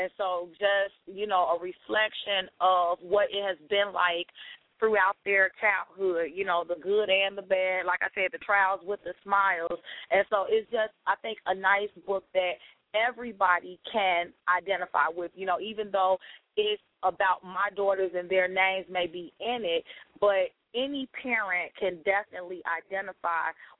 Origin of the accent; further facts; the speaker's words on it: Chicago, Illinois, United States; I'm from Chicago, and so it's a lot of different churches that I'm partnering